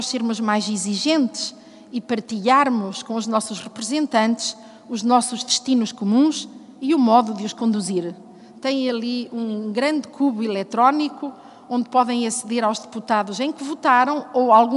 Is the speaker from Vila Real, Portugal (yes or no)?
yes; Vila Real, Portugal; Vila Real, lugar de onde eu venho, onde vivi o 25 de Abril, onde cresci já num tempo em que pude comparar a diferença entre viver antes e depois, entre a ditadura e a democracia